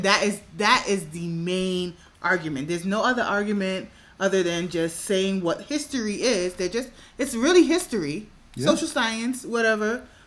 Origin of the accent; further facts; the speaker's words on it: Brooklyn, New York, United States; We were all Afro-Latin, Puerto Rican, Dominicans. I grew up in East New York, Brooklyn, and we all had that.